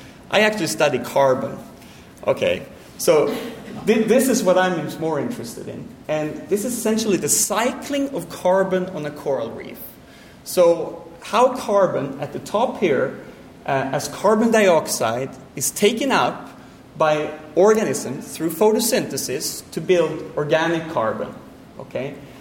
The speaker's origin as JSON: {"language": "English", "country": "Sweden", "second_language": "English", "said": "I'm from Sweden. The weather is indeed miserable in Sweden. It's very cold. I was from about just north of 60 degrees north"}